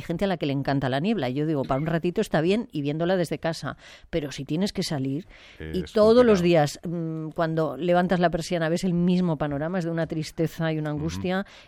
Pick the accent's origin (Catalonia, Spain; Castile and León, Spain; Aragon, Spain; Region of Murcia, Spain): Catalonia, Spain; Cervera; En mi pueblo, en Cervera